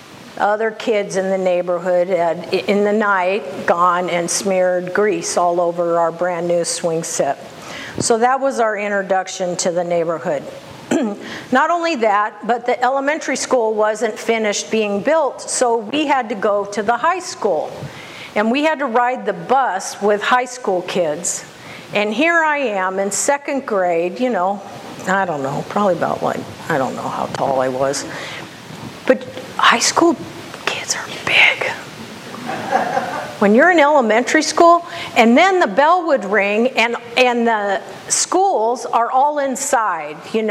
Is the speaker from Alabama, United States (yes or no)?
no; San Diego, California, United States; also born or lived in Groton, Connecticut; I was born in San Diego and I grew up there. And I lived there pretty much until I was in my 20s.